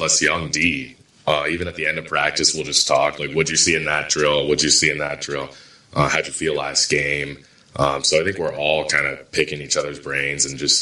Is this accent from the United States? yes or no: no; Ontario, Canada; But obviously, just growing up outside of Toronto